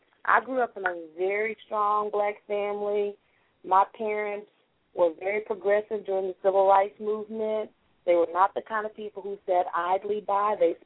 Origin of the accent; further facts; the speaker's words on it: Dallas, Texas, United States; you know I'm from Dallas, Texas.